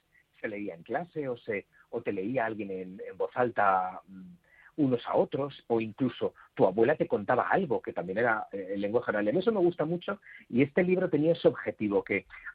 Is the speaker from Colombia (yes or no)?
no; Buñol, Valencian Community, Spain; also born or lived in Utiel; Pues transcurrió en Buñol, que era donde vivíamos, pero yo nací en Utiel, en un pueblo del interior de Valencia